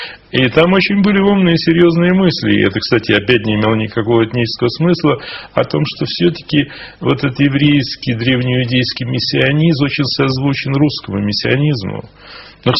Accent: Odesa, Odesa Oblast, Ukraine; Была ли необходимость гибели моего родного города? Он, конечно, остался как камень, материал, но вся эта дореволюционная вот, Одесса, это русский город, третий город в России.

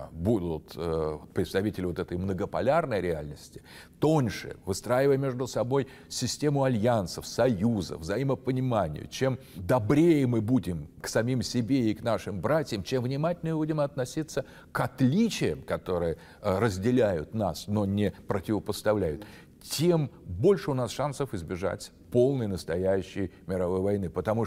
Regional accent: Russia; Мы великороссы, вы белорусы.

